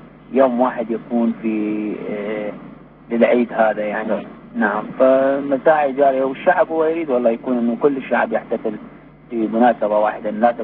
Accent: Iraq; now in United States; لان احنا طلعنا خارج العراق في اي فتره من فترات هذا الحكم المستبد

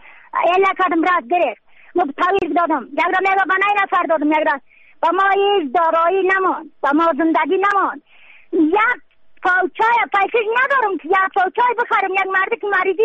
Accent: Badakhshan, Afghanistan; از بدخشان هستم، مرکز بدخشان، ولسوالی یکلی پایان، قیره وینگ،

